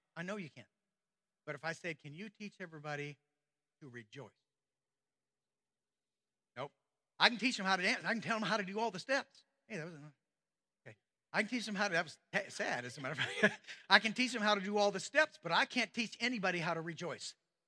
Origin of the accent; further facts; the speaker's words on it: Missouri, United States; My father tried out for the St. Louis Cardinals. I'm from Missouri, and we bled red, which means you're a diehard St. Louis Cardinals fan